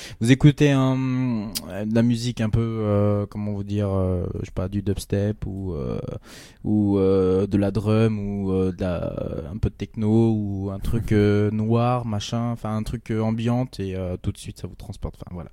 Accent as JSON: {"language": "French", "country": "France", "said": "Eh ben, si je dis déprécieux, je suis français quand même."}